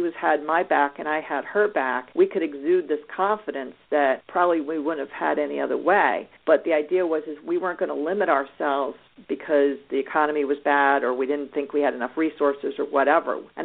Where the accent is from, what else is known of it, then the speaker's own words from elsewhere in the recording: New York, United States; So I am a native New Yorker. I grew up outside of Manhattan